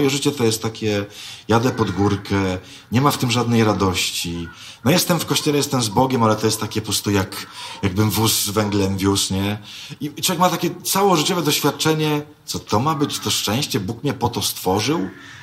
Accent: Myszków, Silesian Voivodeship, Poland; Ja jestem z Myszkowa. Obok Myszkowa jest taka miejscowość, która nazywa się Mysłów.

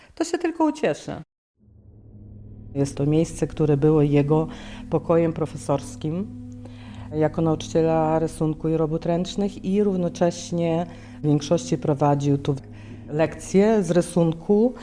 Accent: Ukraine; Ja jestem Ukrainką.

